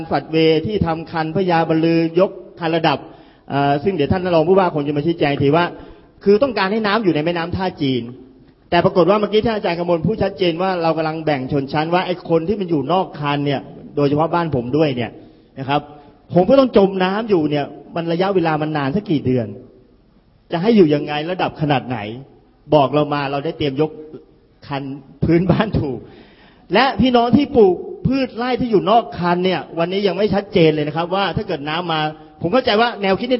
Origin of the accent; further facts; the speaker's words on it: Nakhon Pathom, Thailand; ผมก็เป็นคนนครปฐมคนหนึ่งนะ